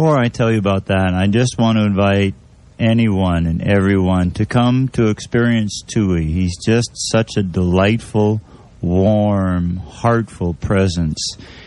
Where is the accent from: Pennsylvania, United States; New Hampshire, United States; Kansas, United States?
New Hampshire, United States; I was raised in New Hampshire, going to meet him in upstate New York.